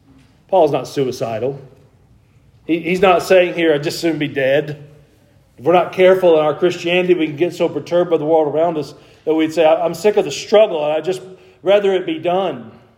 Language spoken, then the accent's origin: English; Gainesville, Georgia, United States; We grew up in Gainesville, Georgia, near Lake Sidney Lanier.